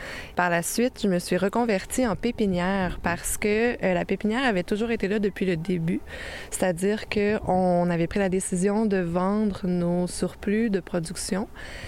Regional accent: Île d'Orléans, Quebec, Canada; Je suis originaire de l'île d'Orléans, ouais, exactement. Oui, je suis originaire de là

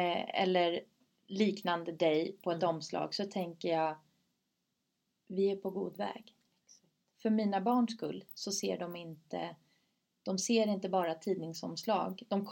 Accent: Sweden; att när jag växte upp i Sverige, då fanns det inte ens liksom någon med mörkt hår på tv.

